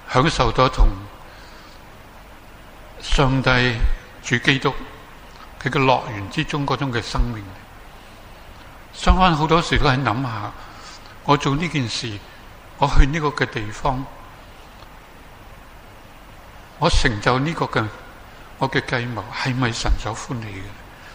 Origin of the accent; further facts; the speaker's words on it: China; 唔好好似我哋中国人有呢句，好多人都识讲噶啦